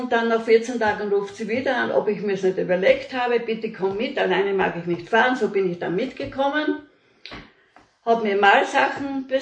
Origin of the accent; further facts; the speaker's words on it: Straleck, Styria, Austria; also born or lived in Graz; ich bin in Graz geboren, 1943, bin dann in der Oststeiermark, in der nördlichen Oststeiermark aufgewachsen, in meinem Heimatort Straleck, unmittelbar in der Nähe von Petro Seckers Waldheimat.